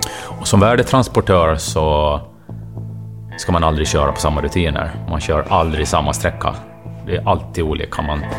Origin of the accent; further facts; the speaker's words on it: Åland, Finland; Jag är uppvuxen på Åland.